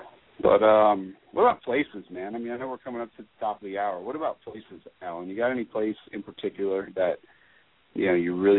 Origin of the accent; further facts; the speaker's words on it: Miami, Florida, United States; from Miami